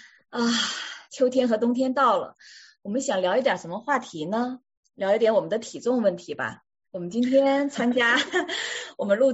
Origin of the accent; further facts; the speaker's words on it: Sichuan, China; 你知道我是一个四川人，我们四川从早餐就开始吃火锅。